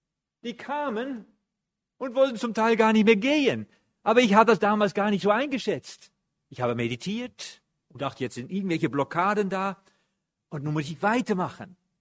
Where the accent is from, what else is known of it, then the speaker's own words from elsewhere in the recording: Netherlands; Ich bin ja Holländer, Holländer haben viel Wasser.